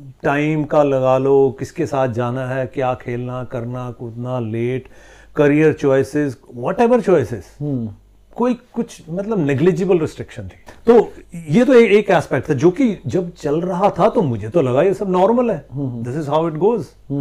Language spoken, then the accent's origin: Hindi; North India, India; born there; x Y chromosome लेके जन्मे हैं, ब्राह्मण समाज में जन्मे हैं, नॉर्थ में जन्मा हूं